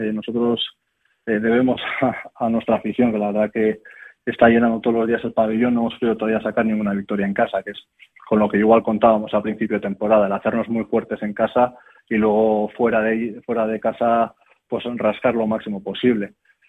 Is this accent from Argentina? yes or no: no; Bilbao, Basque Country, Spain; el que más lejos vive del pabellón soy yo, que soy de Bilbao, todos los demás son del pueblo